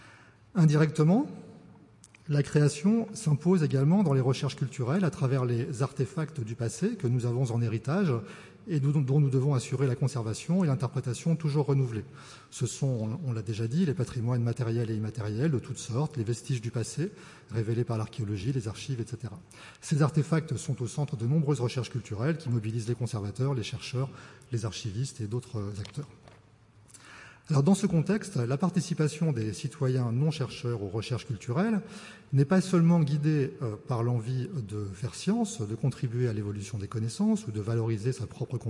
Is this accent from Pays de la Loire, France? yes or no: yes; Nantes, Pays de la Loire, France; donc je viens de Nantes